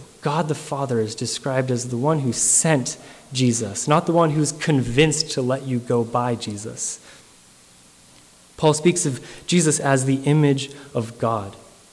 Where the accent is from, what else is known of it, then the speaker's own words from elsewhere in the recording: California, United States; I'm from California, where the police officers have the decency to hide from you and make it a bit of a game.